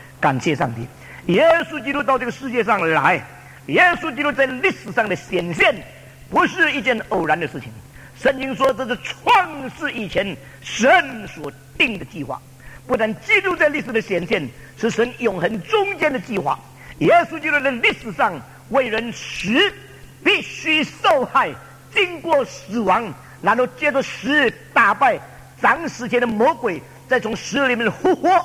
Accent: China; 我昨天提到我们中国人从这个五四运动

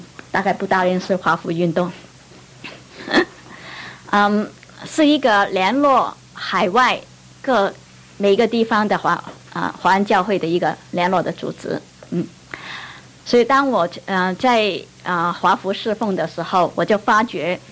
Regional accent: Macau; also born or lived in Taiwan / Hawaii / Hong Kong; 我是澳门出生长大，台湾念大学，夏威夷念研究所，然后回去香港工作啊

